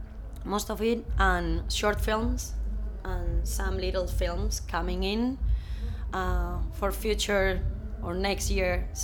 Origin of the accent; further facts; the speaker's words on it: Vitoria, Basque Country, Spain; English is a second language; Yeah, I'm originally from Basque Country, that is the north of Spain. And Vitoria, where I live, it's a tiny city that I love